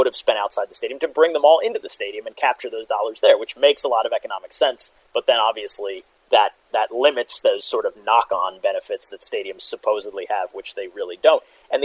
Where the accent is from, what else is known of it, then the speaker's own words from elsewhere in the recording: Philadelphia, Pennsylvania, United States; Like I grew up in Philadelphia and there's just parking lots all around the stadiums in Philadelphia.